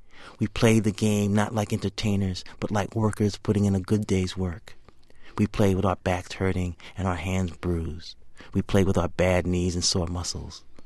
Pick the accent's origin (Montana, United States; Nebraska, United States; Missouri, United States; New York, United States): New York, United States; Bronx; And it was something I enjoyed growing up in the South Bronx in the shadows of Yankee Stadium